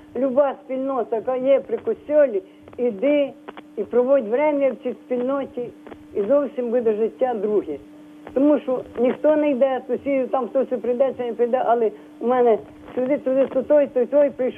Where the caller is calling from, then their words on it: Zhytomyr, Zhytomyr Oblast, Ukraine; Я із Житомира телефоную.